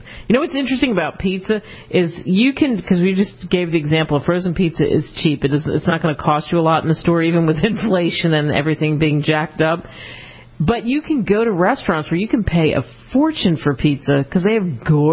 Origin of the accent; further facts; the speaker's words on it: Philadelphia, Pennsylvania, United States; since I grew up in Philly, there's a mint in Philly, and they have tours